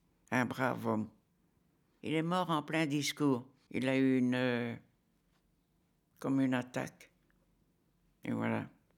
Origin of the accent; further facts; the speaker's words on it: Schaerbeek, Brussels, Belgium; born there; Je suis née à Schaerbeek, en Belgique. Je suis de 33. J'ai 91 ans.